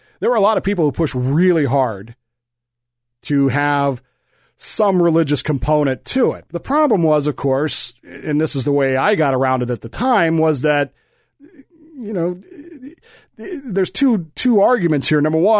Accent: Denver, Colorado, United States; Again, I grew up in the Salvation Army. My father was the Corps officer, the commanding officer of the Harbor Light Corps in Denver, Colorado, which was a transitional housing thing for alcoholic men.

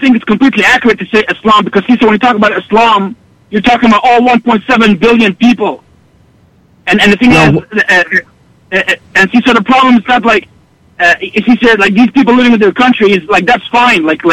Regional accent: Ontario, Canada; I'm from Ontario.

